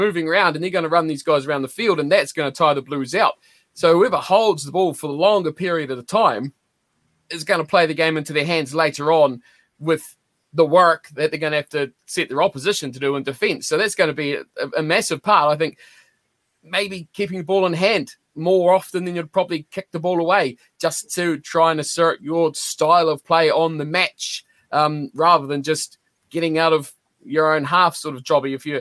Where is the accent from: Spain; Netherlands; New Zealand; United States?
New Zealand; I mean, you know, we're all from New Zealand here, but that's a bit insulting to the Australians, isn't it?